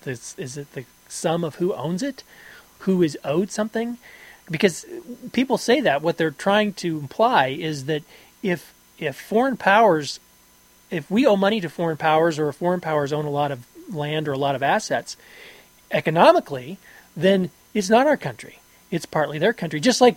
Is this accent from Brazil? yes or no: no; United States; Because you were born here.